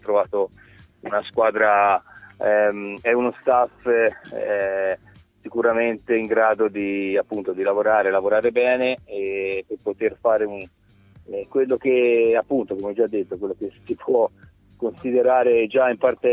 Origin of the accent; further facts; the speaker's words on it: Tuscany, Italy; Io sono partito dalla Toscana ovviamente per fare un'impresa